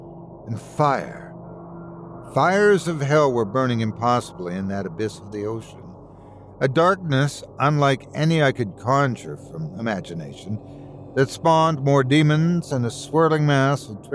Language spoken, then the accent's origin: English; United States; I didn't really know my grandparents very well, but that's because I grew up in the States and they remained in Tokyo.